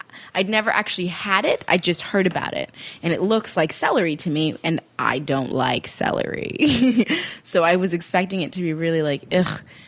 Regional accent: South Africa; moved away; I grew up in South Africa, mangoes and papayas and kiwis. And so by the time I came here, apples and oranges, I was like, really?

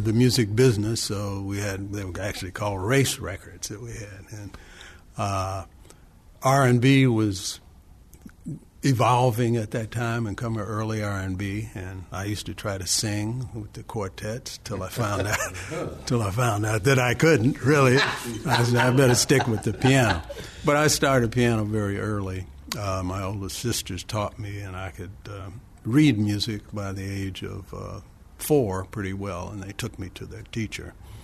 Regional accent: Toledo, Ohio, United States; I was fortunate to have maybe absorbed most of that because in my hometown there was Toledo, Ohio.

